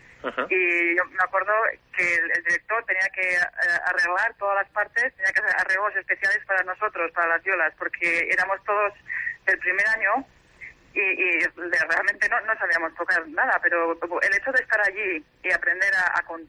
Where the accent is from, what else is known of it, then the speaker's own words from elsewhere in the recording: Pamplona, Navarre, Spain; Barañáin es un barrio de Pamplona, de donde yo soy